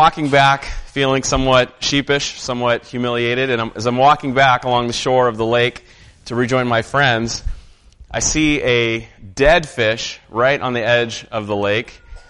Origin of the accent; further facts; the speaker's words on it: California, United States; I grew up in Southern California, one of the activities we were supposed to do as Cub Scouts was demonstrate that we knew how to catch fish.